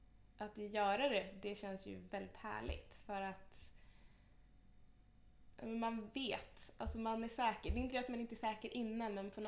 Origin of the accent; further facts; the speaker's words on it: Ghana; jag är då delvis från Ghana.